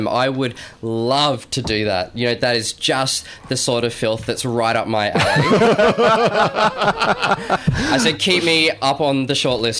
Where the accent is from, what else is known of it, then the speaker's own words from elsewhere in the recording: Camp Hill, Queensland, Australia; because when my mum and I were growing up in Camp Hill... I'll tell the story in the show.